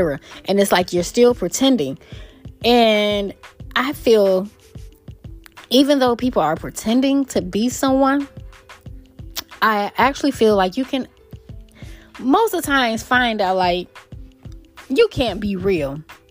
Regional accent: Chicago, Illinois, United States; But guess what? Since I'm from Chicago, I got it together.

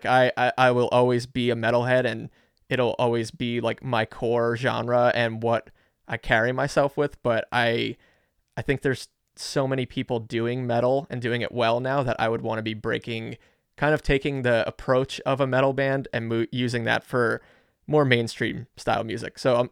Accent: Woodbridge, New Jersey, United States; I'm from Woodbridge originally.

